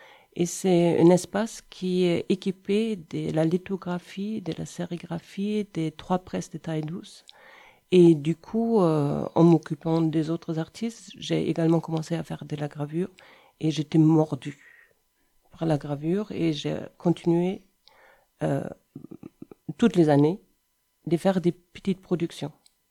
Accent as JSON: {"language": "French", "region": "North Rhine-Westphalia", "country": "Germany", "second_language": "French", "moved": "as an adult", "lives_now": "Montpellier, France", "said": "Je suis arrivée à Montpellier en 86. Je viens d'Allemagne, entre Cologne et Düsseldorf."}